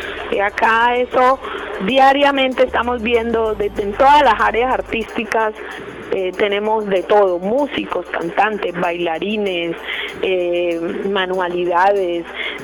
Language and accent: Spanish; Chocó, Colombia; acá en el Chocó también faltaba hacer muchas. Y me vine para mi tierra a poner mi granito de arena en eso que faltaba hacer.